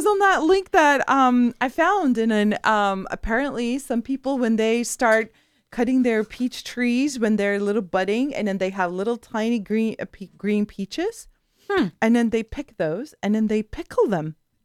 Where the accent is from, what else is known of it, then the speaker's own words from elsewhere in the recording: Istanbul, Turkey; I've never seen this in Istanbul growing up because I grew up in Istanbul.